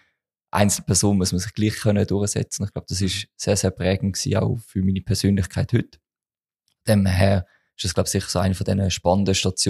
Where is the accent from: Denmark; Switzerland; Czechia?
Switzerland; Steinhausen, Zug; aufgewachsen bin ich in Steinhaus im Kanton Zug.